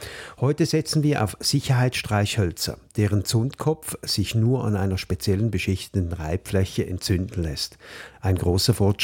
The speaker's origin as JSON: {"language": "German", "country": "Switzerland", "said": "bei uns in der Schweiz liegt immer mal wieder so eine Zündholzschachtel auf der Toilette"}